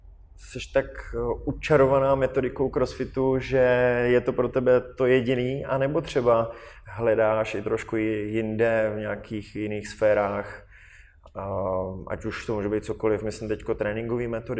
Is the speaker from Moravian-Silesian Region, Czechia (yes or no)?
no; Děčín, Ústí nad Labem Region, Czechia; já jsem z Děčína